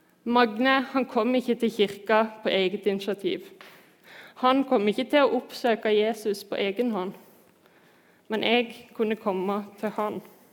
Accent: Flekkefjord, Agder, Norway; at jeg kommer fra Flekkefjord

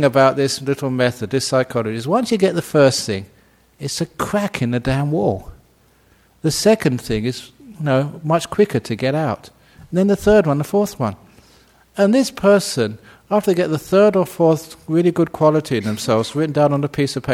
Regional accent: England, United Kingdom; You know, I grew up in Northern Europe, you know, in England, and January, February, everything is so dead.

